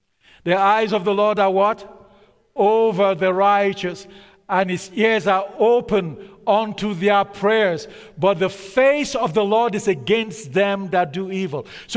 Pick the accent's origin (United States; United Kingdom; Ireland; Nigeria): Nigeria; Every time I read that verse, I think about growing up in Nigeria and the kind of relationship that we have with our fathers, with our parents.